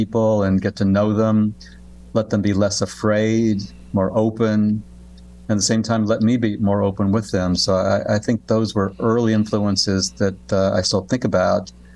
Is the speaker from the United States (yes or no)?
yes; Texas, United States; So I grew up in Texas, in the Houston-Galveston area, and had an uncle who was a physician